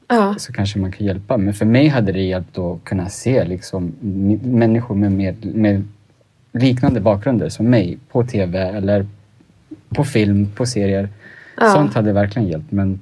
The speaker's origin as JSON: {"language": "Swedish", "town": "Stockholm", "region": "Stockholm County", "country": "Sweden", "said": "Mina föräldrar är från Chile. Ja. Så jag är första generation chilenare i Stockholm."}